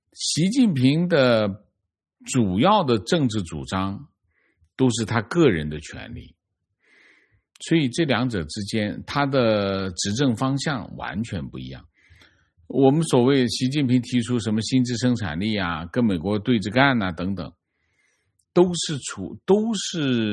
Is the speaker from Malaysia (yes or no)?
no; Jiangxi, China; accent: Jiangxi dialect; 我们江西话叫憋崽子的